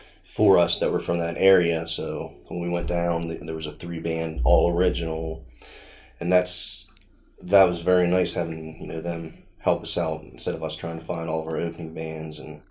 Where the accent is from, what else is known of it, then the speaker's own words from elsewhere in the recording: Mount Union, Pennsylvania, United States; Well, we are from Central Pennsylvania, Mount Union.